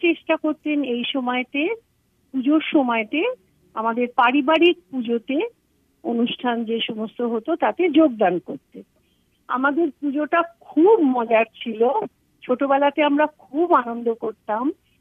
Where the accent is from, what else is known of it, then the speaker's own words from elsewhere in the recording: Kolkata, West Bengal, India; আমার জন্ম, বড় হওয়া, বিয়ে হওয়া সবই উত্তর কলকাতায়।